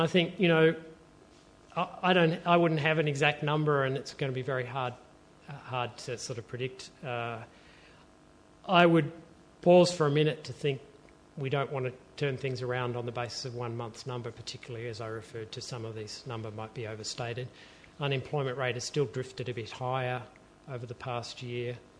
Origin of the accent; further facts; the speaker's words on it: Melbourne, Victoria, Australia; born there; I was born in Melbourne, but that's about the extent of it. And then I visit there occasionally.